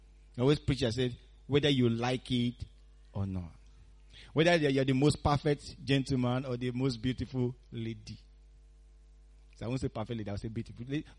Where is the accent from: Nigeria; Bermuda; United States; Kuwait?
Nigeria; When I was growing up in Nigeria, that was frequent.